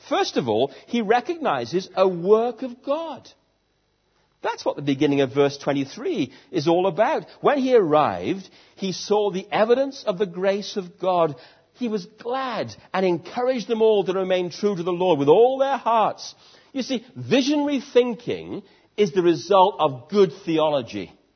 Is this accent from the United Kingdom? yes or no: yes; United Kingdom; the average British Christian tends to have the gift of discouragement. It's in our genes. We're British to say, or at least to think, you'll never do it.